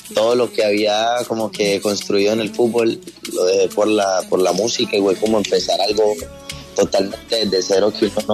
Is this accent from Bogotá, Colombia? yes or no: no; Medellín, Antioquia, Colombia; Sí, soy de Medellín, somos de la Comuna 13.